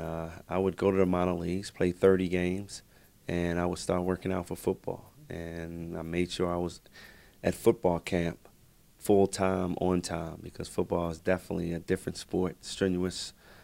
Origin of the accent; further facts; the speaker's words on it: Baltimore, Maryland, United States; I grew up in Baltimore, which they recruited me to play two sports.